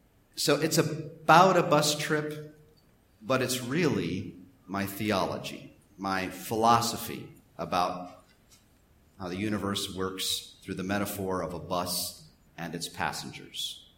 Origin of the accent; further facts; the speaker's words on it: Billings, Montana, United States; now in Johnson City, United States; I started taking the bus when we moved from Billings, Montana to Johnson City, Tennessee about 10 years ago. I was bumming out about leaving Montana and family